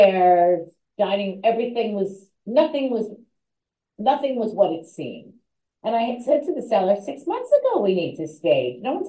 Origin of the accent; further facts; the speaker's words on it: New York, United States; Look, I grew up on Park Avenue. I grew up in a pre-war co-op, right?